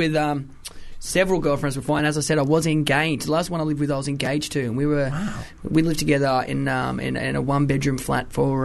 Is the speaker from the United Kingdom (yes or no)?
yes; United Kingdom; accent: Australian; We're British. I am. I have an Australian accent, but I'm British as well.